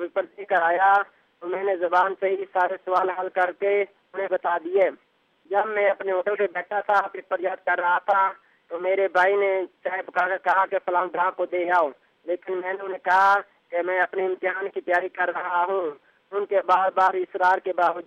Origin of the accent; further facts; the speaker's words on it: Harappa, Punjab, Pakistan; تخت number 3 Harappa station تحصیل ضلع ساہیوال سے ہے۔